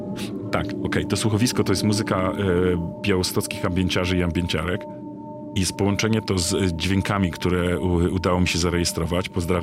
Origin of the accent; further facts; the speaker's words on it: Białystok, Podlaskie Voivodeship, Poland; tak naprawdę jestem białostoczaninem, podlasianinem